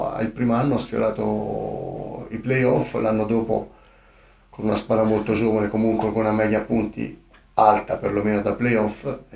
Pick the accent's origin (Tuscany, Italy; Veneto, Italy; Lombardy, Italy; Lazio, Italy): Tuscany, Italy; Arezzo; sono orgoglioso prima di tutto di essere di Arezzo, perché io vivo ad Arezzo, i miei figli sono nati ad Arezzo